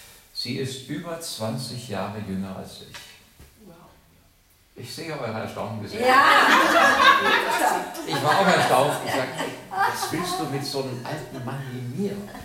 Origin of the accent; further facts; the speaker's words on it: Hesse, Germany; damals in meiner Kirche, wo ich groß geworden bin in Nordhessen